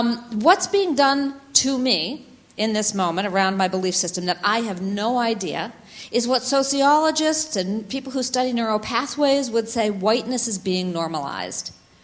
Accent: Winchester, Massachusetts, United States; So here I am, and I'm growing up in Winchester, Massachusetts, as I said, just north of Boston.

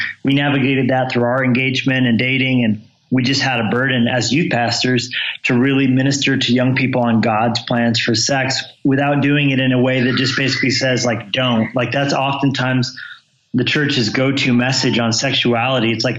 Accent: New Mexico, United States; also born or lived in Colorado; I'm originally from Colorado and was raised in New Mexico, and then eventually found myself newly married to my beautiful wife, Jennifer, living in Southern California.

